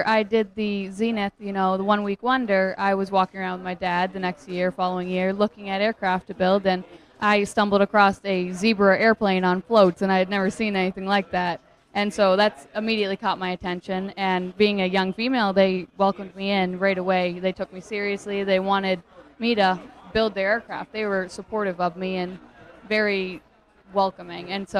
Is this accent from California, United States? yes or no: no; Maine, United States; now in Daytona Beach, United States